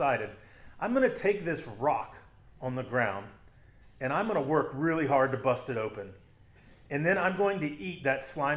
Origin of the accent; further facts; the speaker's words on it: Louisiana, United States; I mean, I grew up in Louisiana.